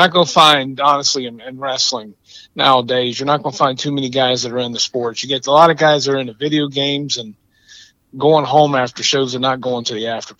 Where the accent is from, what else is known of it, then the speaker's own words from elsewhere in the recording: Ohio, United States; And growing up in Ohio, as you know, you're going to be an Ohio State fan because it's always on TV.